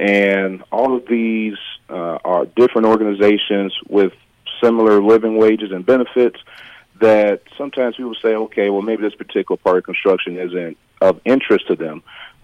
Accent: Gary, Indiana, United States; Myself, I'm from Gary, Indiana, lived there pretty much my whole life. I'm also African-American.

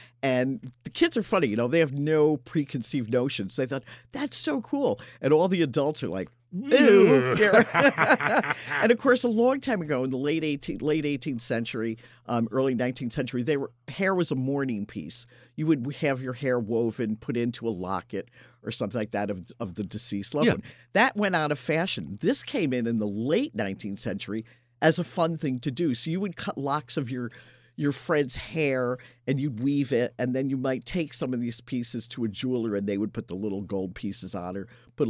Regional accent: New York, United States; I grew up in Beeman Park, so I wasn't scoring the Fifth Avenue bus one.

